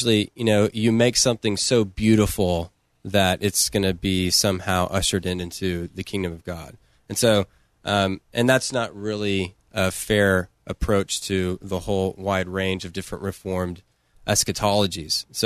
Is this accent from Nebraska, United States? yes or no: no; Amarillo, Texas, United States; He was an elder at my home church growing up in Amarillo, Texas.